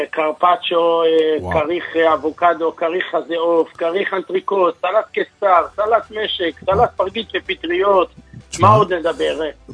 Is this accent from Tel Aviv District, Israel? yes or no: no; Jerusalem, Jerusalem District, Israel; אני יליד ירושלים, באמת, וגדלתי כל החיים שלי בירושלים הקדושה, קיבלתי חינוך מבית אבא ואמא, חינוך יהודי דתי